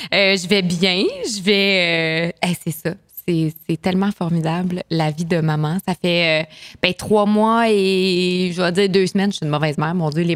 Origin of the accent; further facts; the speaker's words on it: Cap-Rouge, Quebec, Canada; c'est Rivière-du-Loup, mais je suis native de Québec. Je suis née à Cap-Rouge.